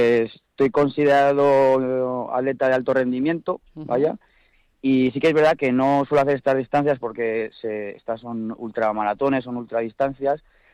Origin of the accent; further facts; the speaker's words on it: Peñafiel, Castile and León, Spain; Yo soy de Peñafiel, exactamente.